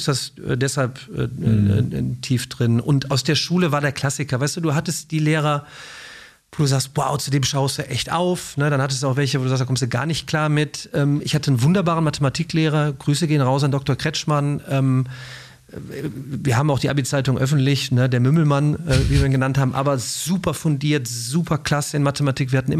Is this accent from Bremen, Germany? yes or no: no; Remscheid, North Rhine-Westphalia, Germany; Ich komme ja praktisch aus dem Dorf. Ne? Also ich bin der Junge aus Remscheid